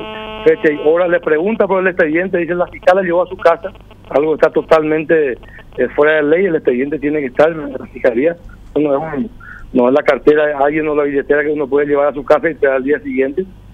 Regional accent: Guairá, Paraguay; nos duele muchísimo como paraguayos y como guaireños.

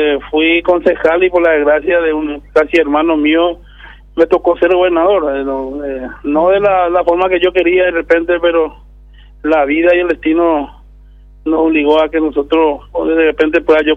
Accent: Mariscal Estigarribia, Boquerón, Paraguay; Y yo soy del centro del Chaco, soy oriundo, nací en Irala Fernández y conozco la peripecia uno por dos en la zona.

